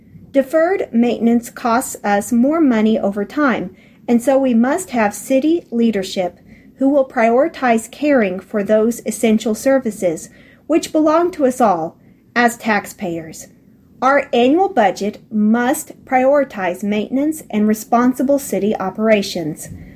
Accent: Midland, Texas, United States; Midland, my hometown, is a special place.

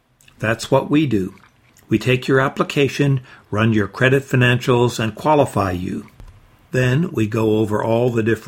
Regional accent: Pecos, Texas, United States; born or raised there; also born or lived in Fort Stockton

